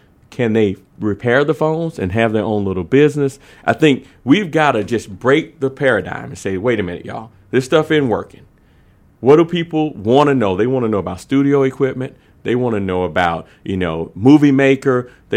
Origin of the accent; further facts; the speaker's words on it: Atlanta, Georgia, United States; Well, you know, I grew up in Southwest Atlanta, went to Atlanta Public Schools. My parents worked in civil rights.